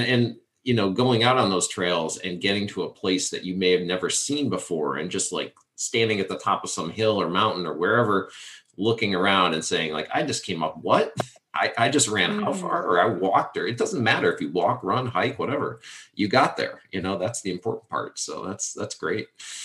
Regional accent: East Coast, United States; I'm from the East Coast, so I just have to think East West

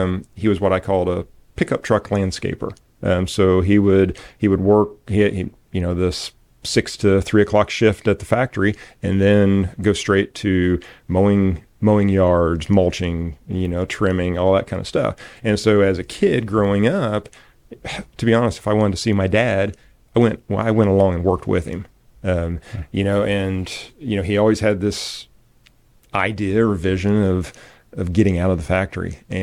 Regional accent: Columbus, Indiana, United States; Okay, born and raised Columbus, Indiana. Small community south of Columbus.

